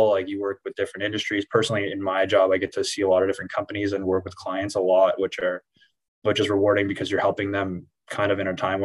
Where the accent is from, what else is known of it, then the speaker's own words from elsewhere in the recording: Montreal, Quebec, Canada; I mean, I'm from Montreal